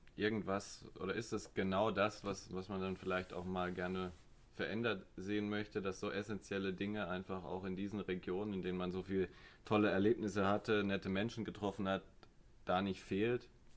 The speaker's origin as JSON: {"language": "German", "town": "Sinsheim", "region": "Baden-Württemberg", "country": "Germany", "said": "Doch, ich komme aus Baden-Württemberg."}